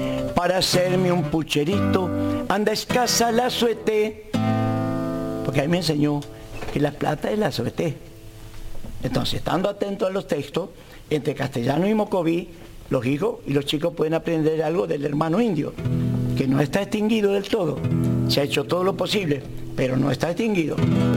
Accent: Santa Fe, Argentina; pero más me interesaba mi aldea, poder sacar ritmos de mi aldea que conformaran una canción para mi tierra santafesina

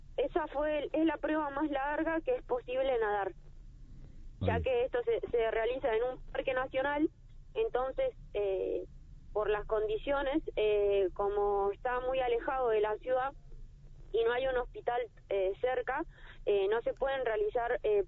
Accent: General Roca, Río Negro, Argentina; Yo soy de Río Negro, de General Roca, donde está el Río Negro.

